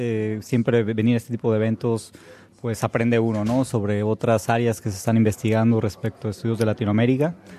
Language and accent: Spanish; Mexico; nosotros como mexicanos, como país de México